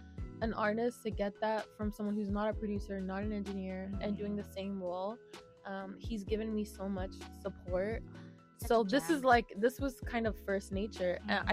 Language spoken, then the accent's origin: English; United Kingdom; like I'm British and I don't you just wouldn't know that from hearing me talk and stuff.